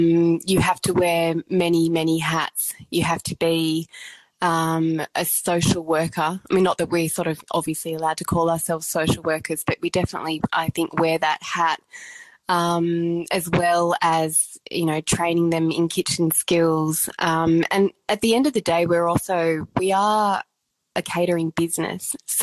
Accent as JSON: {"language": "English", "town": "Avalon", "region": "New South Wales", "country": "Australia", "tie": "born or raised there", "said": "I grew up in Avalon on the Northern Beaches, and my grandparents lived in Newport."}